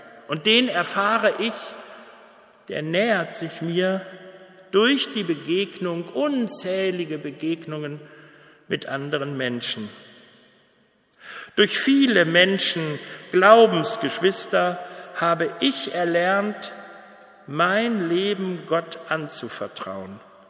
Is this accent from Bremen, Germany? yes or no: no; Bielefeld, North Rhine-Westphalia, Germany; now in Lübbecke, Germany; ob es in Münster war, in Bielefeld, meiner Heimatstadt, in Gelsenkirchen, noch einmal im Ruhrgebiet oder jetzt seit letztem Sommer in Lübbecke.